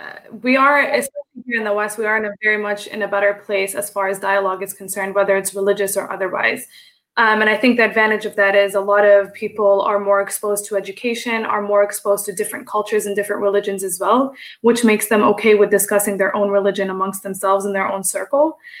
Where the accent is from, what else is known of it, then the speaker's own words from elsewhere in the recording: Saudi Arabia; now in Dearborn, United States; I grew up in Saudi Arabia, which is an extreme Sunni country, right? And that's where the majority of my Islamic education came from.